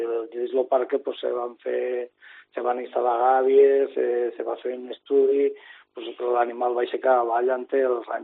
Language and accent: Catalan; Silla, Valencian Community, Spain; en això tenim els mòbils perquè som de Silla Pinyiscola i ens coneixem tots